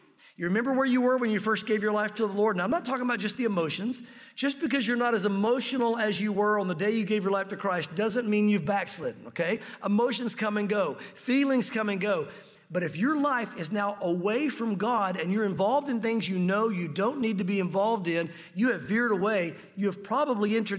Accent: the South, United States; Listen, I'm a good Southern boy, and you probably wouldn't know that. You probably think I'm not from the South, but I am.

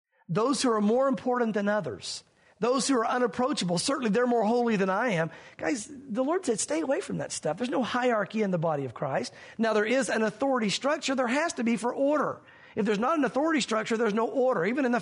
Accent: the South, United States; Now, growing up in the South, we hear that a lot.

